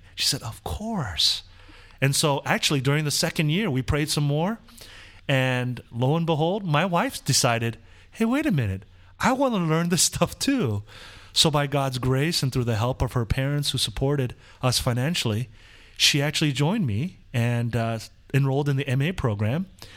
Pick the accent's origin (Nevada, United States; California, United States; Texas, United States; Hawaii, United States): California, United States; born there; I was born in Southern California.